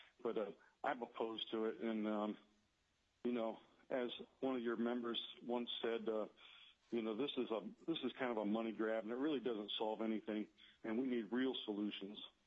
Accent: Eagle River, Alaska, United States; And since my senator's been benched, and I'm from Eagle River

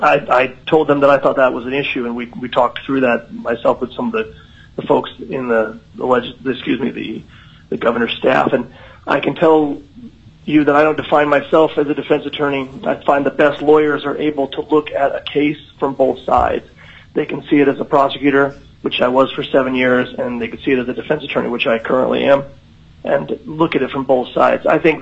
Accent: Magna, Utah, United States; moved away as an adult; I was born and raised in Magna, Utah. I was educated at Utah State. I went to law school in Willamette in Oregon. I moved to Alaska in 1996-97.

